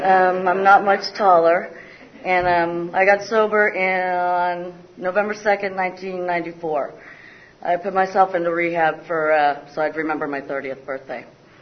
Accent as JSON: {"language": "English", "town": "Burlington", "region": "Massachusetts", "country": "United States", "tie": "born there", "said": "I was born in Burlington, Mass., a baby of six kids."}